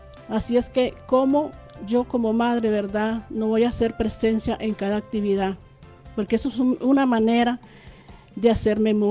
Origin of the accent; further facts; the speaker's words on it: Nicaragua; esa Nicaragua que todos como nicaragüenses queremos